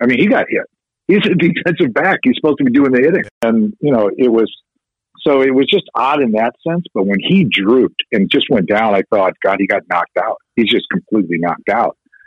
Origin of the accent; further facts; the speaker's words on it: Chicago, Illinois, United States; And I'm from Chicago and a big Bears fan